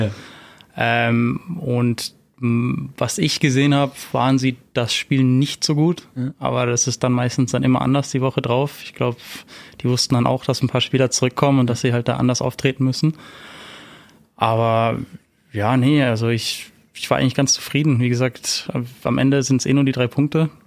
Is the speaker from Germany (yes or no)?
yes; Ravensburg, Baden-Württemberg, Germany; Ich komme ja selbst aus Ravensburg